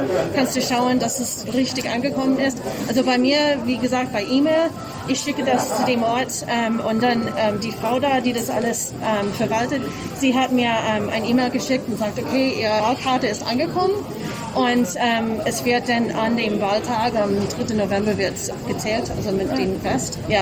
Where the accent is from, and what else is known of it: Massachusetts, United States; German is a second language; now in Munich, Germany